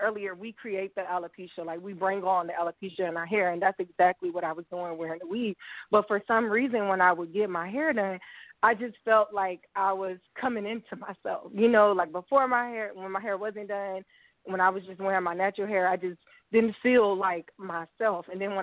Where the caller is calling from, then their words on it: Atlanta, Georgia, United States; I'm 30 and I'm calling from Atlanta.